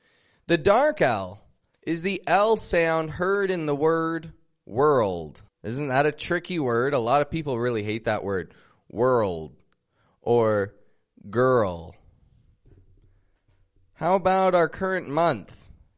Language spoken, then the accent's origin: English; Toronto, Ontario, Canada; I'm from Toronto, Canada.